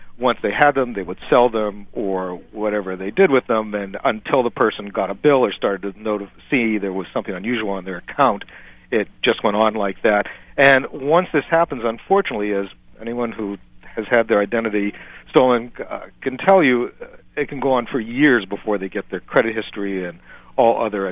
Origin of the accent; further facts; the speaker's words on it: California, United States; the only law that speaks to that is in my home state here of California.